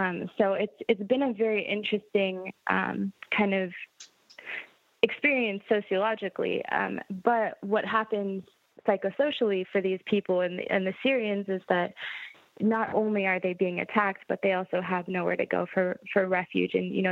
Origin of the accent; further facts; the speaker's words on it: Lebanon; also born or lived in Saudi Arabia; So I grew up partially in the Middle East, between Saudi Arabia and Lebanon, actually.